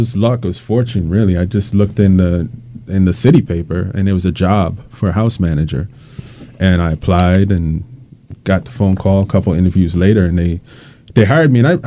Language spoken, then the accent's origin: English; Jamaica; So I came up with the being Jamaican and being a fan